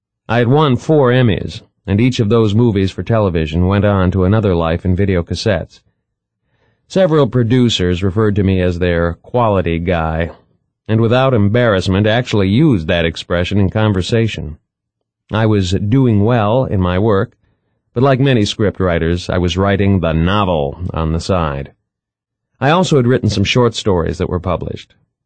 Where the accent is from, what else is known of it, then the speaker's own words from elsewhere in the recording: New York, United States; as a New Yorker sitting opposite them